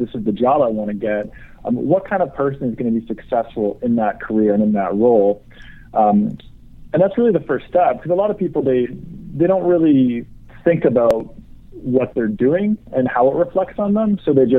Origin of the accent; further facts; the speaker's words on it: Canada; I'm Canadian, so I can opt out of political discussions.